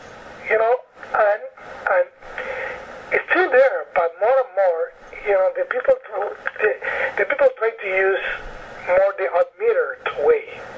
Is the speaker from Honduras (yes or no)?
no; Cuba; also born or lived in United States / Mexico / Paris; I'm from Cuba, I used to live in the States, I used to live in Mexico, I used to live in Paris, I used, you know, now I live in Barcelona. I live in Ecuador.